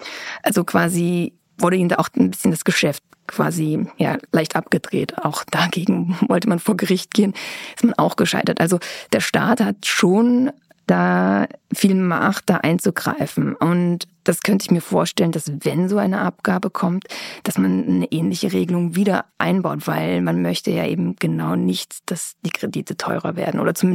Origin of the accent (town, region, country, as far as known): Austria